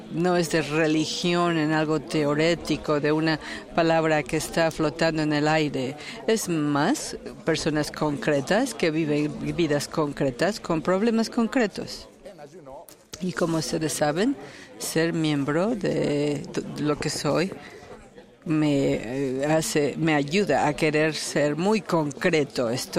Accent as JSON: {"language": "Spanish", "country": "Italy", "said": "Soy italiano, hay que entender eso."}